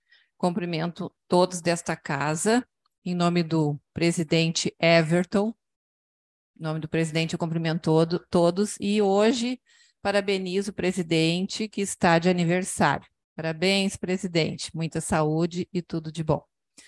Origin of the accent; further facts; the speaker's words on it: Douradilho, Rio Grande do Sul, Brazil; nós temos alunos, inclusive do Douradilho, que eu sou do Douradilho, que frequentam a escola